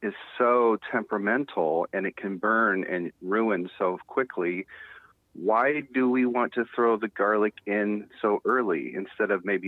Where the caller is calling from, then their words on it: Ann Arbor, Michigan, United States; I'm calling. I live here in Ann Arbor, Michigan.